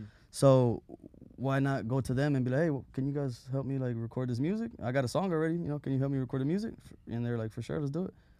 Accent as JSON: {"language": "English", "region": "East Coast", "country": "United States", "said": "because we're from the East Coast."}